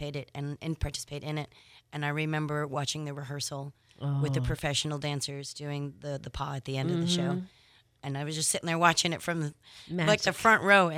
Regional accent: Pensacola, Florida, United States; born there; I was born here in Pensacola

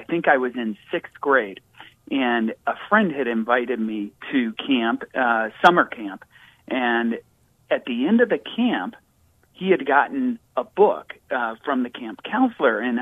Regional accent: California, United States; born there; also born or lived in Colorado / Minnesota / Missouri; I was born in California, but we made treks from California to Colorado to Minnesota to Missouri, back to California, back to Minnesota.

